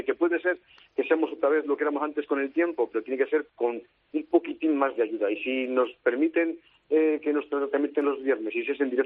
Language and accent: Spanish; Valladolid, Castile and León, Spain; yo soy pucelano, para mí una parte de mí es leonesa también, lógicamente. Estuve ahí 2 años que disfruté muchísimo del balonmano y de la gente de León.